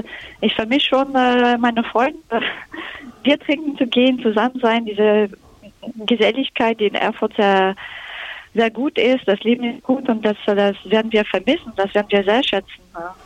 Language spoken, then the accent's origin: German; Quebec, Canada; Und dann in Quebec, wo ich herkomme, das wird auch so verkauft. Wir können das, weil wir Quebecois sind.